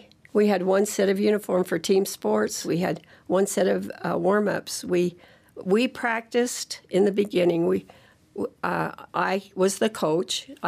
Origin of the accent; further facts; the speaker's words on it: Heber City, Utah, United States; I was born and raised in Heber. All my life, I've lived in rural Utah.